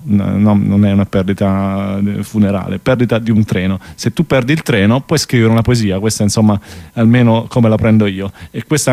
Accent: Apulia, Italy; Io sono cresciuto davanti all'Albania

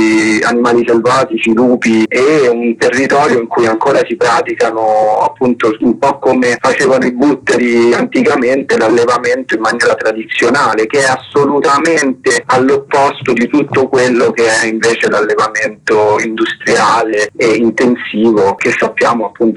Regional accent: Rome, Lazio, Italy; Io sono cresciuto a Roma

